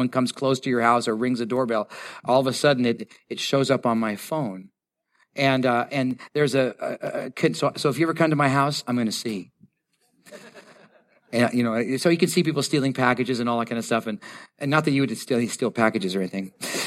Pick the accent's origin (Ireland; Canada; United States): Canada; born there; I feel shame because since I was born in Canada, I'm thinking, nah, all of you guys are going to think that that's what Canadians are like.